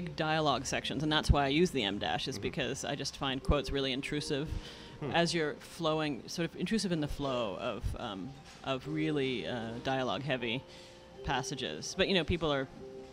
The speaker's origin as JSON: {"language": "English", "town": "Toronto", "region": "Ontario", "country": "Canada", "tie": "born or raised there", "said": "I grew up in Toronto from when I was, like, 2 until I went to college."}